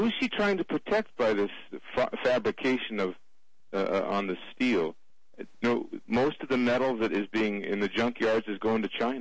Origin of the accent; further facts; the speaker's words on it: Quebec, Canada; I'm from Quebec, and we have this thing here.